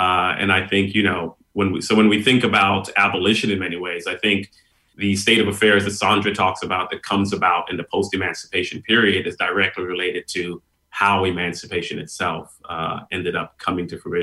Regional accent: New York City, New York, United States; also born or lived in Trinidad and Tobago / Houston, Texas; And I was born in New York City, but I ended up being sent back to live in Trinidad for 6 or 7 years with my grandparents. From there, I returned to New York, where there was this very large and vibrant West Indian community and family.

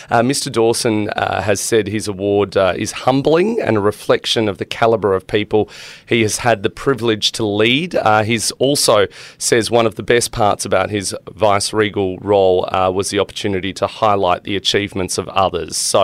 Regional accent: Australia; there has to be a day where we can celebrate being Australian.

